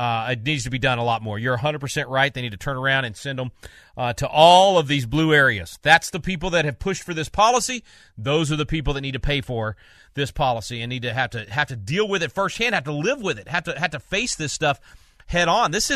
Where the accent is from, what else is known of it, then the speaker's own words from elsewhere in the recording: Texas, United States; this mass murder event in Allen, Texas, in my home state, that happened just a couple of days ago